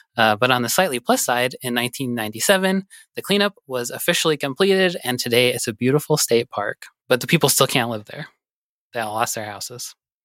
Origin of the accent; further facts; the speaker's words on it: Butte, Montana, United States; I'm from Butte, and that's the largest Superfund site in the country.